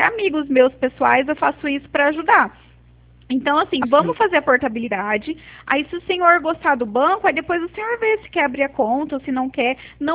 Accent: Presidente Prudente, São Paulo, Brazil; eu sou de Presidente Prudente, né? Eu sou de uma central aqui de Prudente

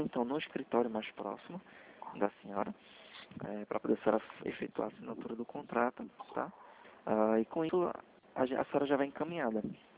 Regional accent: Recife, Pernambuco, Brazil; Eu sou de Recife, tá?

